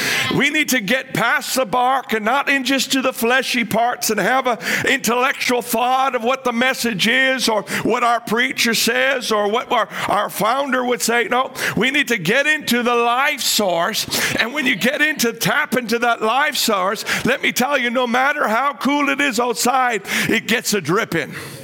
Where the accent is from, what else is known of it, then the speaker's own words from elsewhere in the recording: Canada; we are from Canada